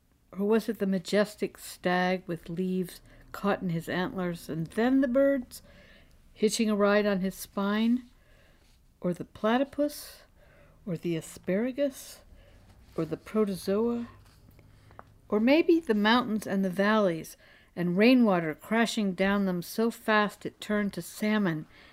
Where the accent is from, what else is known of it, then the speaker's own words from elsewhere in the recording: Cleveland, Ohio, United States; you should know I come from Cleveland, or a small town south thereof